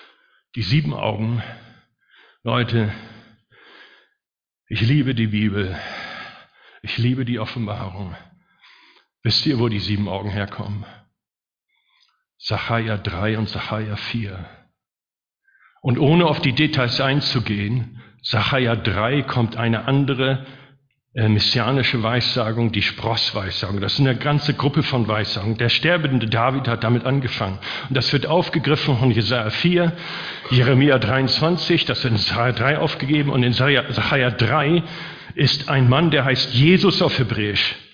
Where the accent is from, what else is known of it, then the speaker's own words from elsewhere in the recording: Northern Germany, Germany; Ich als Deutscher aus Norddeutschland ohne Löwenkenntnis hätte das nie gedacht.